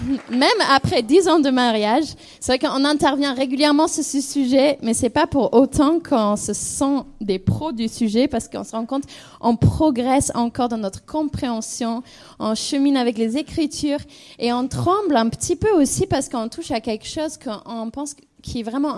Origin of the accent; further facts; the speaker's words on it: England, United Kingdom; French is a second language; Je suis anglaise, si jamais vous entendez l'accent, c'est pour ça.